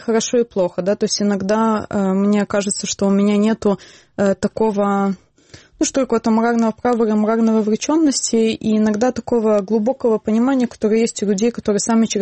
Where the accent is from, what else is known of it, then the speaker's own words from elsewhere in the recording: Brest, Brest Region, Belarus; moved away as an adult; also born or lived in Minsk, Belarus; И потом я стала учить международное право и переехала в Минск. Сама я родилась и жила в Бресте до этого.